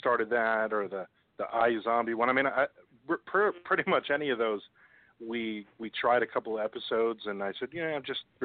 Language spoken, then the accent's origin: English; New Jersey, United States; I'm originally from New Jersey, but I'm a huge Red Sox fan.